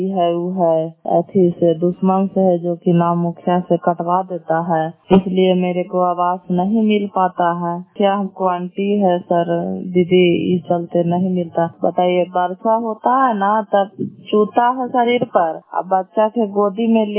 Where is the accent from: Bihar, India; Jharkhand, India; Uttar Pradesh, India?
Bihar, India; Nausa Bigha; मैं नौसा बीघा के रहने वाली हूँ, प्रखंड हरनौत थाना भी हरनौत जिला नालंदा बिहार शरीफ बिहार राज्य में रहती हूँ।